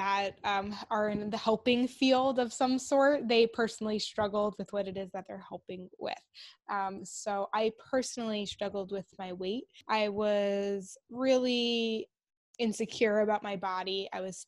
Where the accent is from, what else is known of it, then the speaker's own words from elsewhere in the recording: New York, United States; Yeah, sure. So … I'm from New York, and I am a registered dietitian.